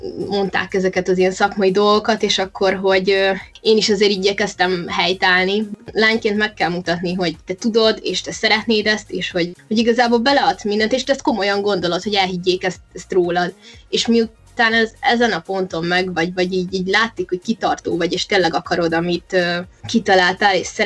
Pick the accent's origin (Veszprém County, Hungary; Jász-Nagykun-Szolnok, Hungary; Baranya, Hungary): Baranya, Hungary; Pécs; Pécsi vagyok, ide jártam gimnáziumba, általánosba, óvodába, nagyjából mindent itt csináltam.